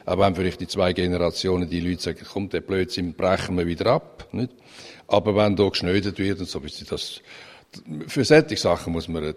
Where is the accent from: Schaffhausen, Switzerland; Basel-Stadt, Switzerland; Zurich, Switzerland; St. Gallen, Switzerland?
St. Gallen, Switzerland; Rapperswil; Aber ich bin natürlich am See aufgewachsen.